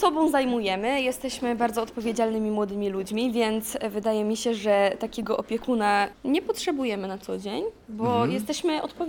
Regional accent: Pomeranian Voivodeship, Poland; bo my ogólnie jesteśmy z okolic całego Trójmiasta, bo nie tylko z Gdańska, też osoby są z Gdyni, z Sopotu, nawet jedna jest z Wejherowa, więc z Kościerzyny także.

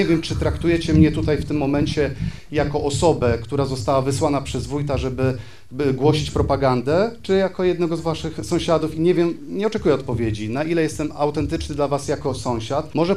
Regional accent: Chojniczki, Pomeranian Voivodeship, Poland; zastępca wójta gminy Chojnice, mieszkaniec Choniczek. Ja jestem stąd.

